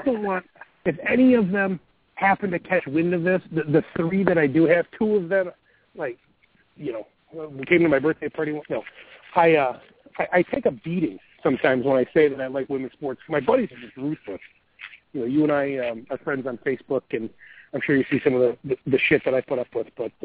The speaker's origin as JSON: {"language": "English", "town": "Buffalo", "region": "New York", "country": "United States", "said": "I'm from Buffalo, New York, and we got about, I don't know, 3.5 feet of snow up there, 4 feet."}